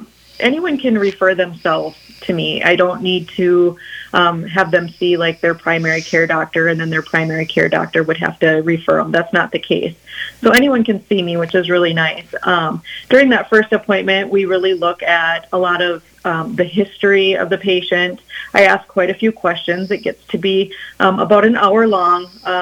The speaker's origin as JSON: {"language": "English", "town": "Canby", "region": "Minnesota", "country": "United States", "said": "I am originally from the Canby area. I live over there with my husband."}